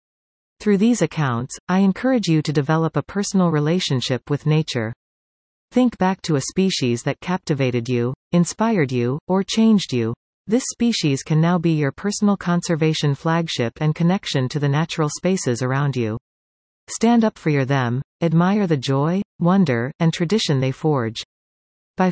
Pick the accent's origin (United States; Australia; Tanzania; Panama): Panama; Panama City, Panamá; 100 kilometers outside of my hometown of Panama City